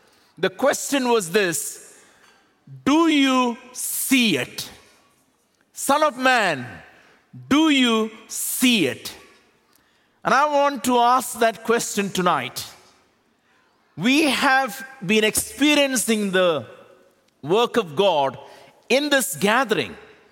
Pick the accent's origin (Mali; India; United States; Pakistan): India; you know that I'm from India